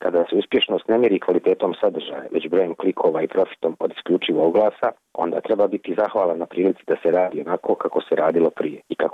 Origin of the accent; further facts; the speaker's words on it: Tuzla, Federation of Bosnia and Herzegovina, Bosnia & Herzegovina; now in Šibenik, Croatia; Vratio sam se onoga dana kada sudionici demonstracija pokrenutih u mom rodnom gradu Tuzli spalili zgradu predsjedništva Bosne i Hercegovine.